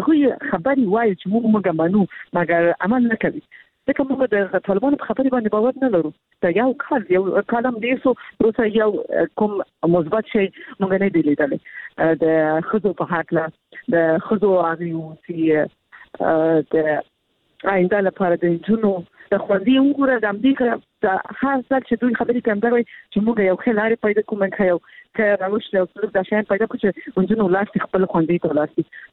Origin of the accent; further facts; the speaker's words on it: Afghanistan; مونږ خپل افغان یو